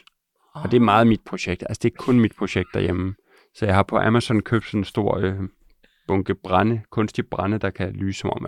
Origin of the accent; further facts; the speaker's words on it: Herning, Central Denmark Region, Denmark; Ja, jeg er fra Herning.